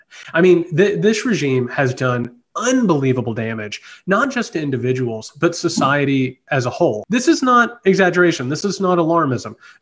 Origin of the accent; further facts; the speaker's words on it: Indiana, United States; I come from Indiana. I come from like a small town where, you know, everything from industry's gone